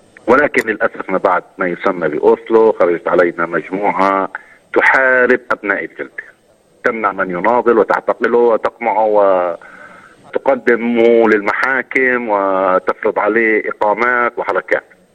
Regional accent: Palestine; نحن كشعب فلسطيني

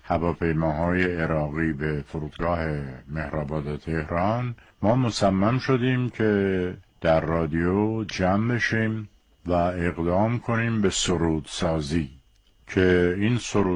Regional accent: Tabriz, East Azerbaijan, Iran; born there; من در روز اول بهمن سال 1322 در تبریز متولد شدم.

